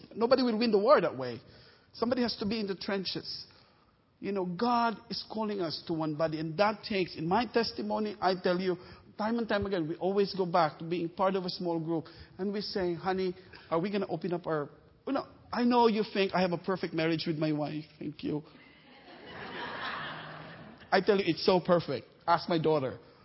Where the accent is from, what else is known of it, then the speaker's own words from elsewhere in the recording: Philippines; You know, sometimes because Filipinos are so, they're just like really on the fringes. We want to keep quiet. We don't want to be involved. Just leave us alone. That's the culture.